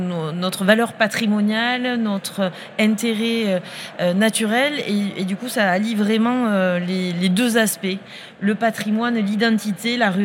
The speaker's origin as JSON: {"language": "French", "town": "Millau", "region": "Occitanie", "country": "France", "said": "quand on dit qu'on est de Millau, eh bien, les gens nous connaissent, nous reconnaissent"}